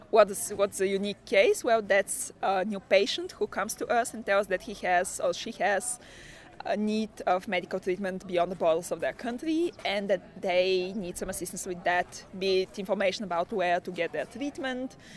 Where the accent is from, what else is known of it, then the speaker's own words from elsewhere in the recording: Bulgaria; I'm from Bulgaria